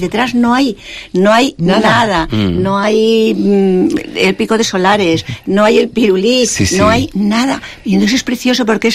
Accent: Madrid, Community of Madrid, Spain; born or raised there; also born or lived in Santander

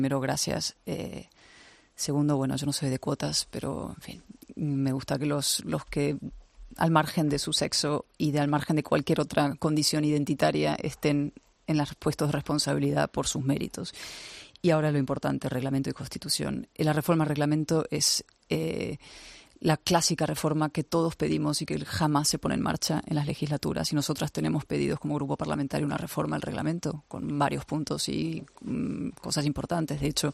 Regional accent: Spain; como diputada por Barcelona y como española

